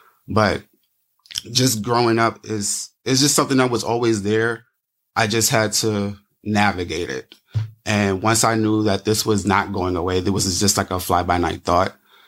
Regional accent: New York City, New York, United States; So I grew up in New York City from New York City, Brooklyn.

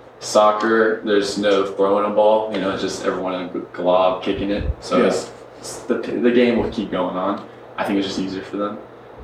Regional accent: Maryland, United States; Born and raised in Maryland, actually.

